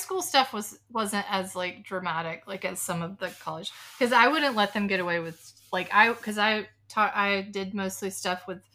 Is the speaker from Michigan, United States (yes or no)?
no; Georgia, United States; Because I grew up in Georgia, as you all know